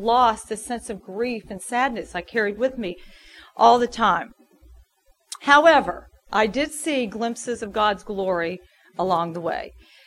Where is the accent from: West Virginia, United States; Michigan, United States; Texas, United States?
West Virginia, United States; Morgantown; born there; I was born here in Morgantown. My dad is a doctor. My mom is a nurse. I'm the oldest of four. I was raised Catholic, and we went to church regularly.